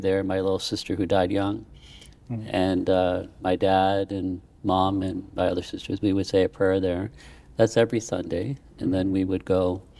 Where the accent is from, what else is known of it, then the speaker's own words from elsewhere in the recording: Ireland; born there; I was born in Ireland.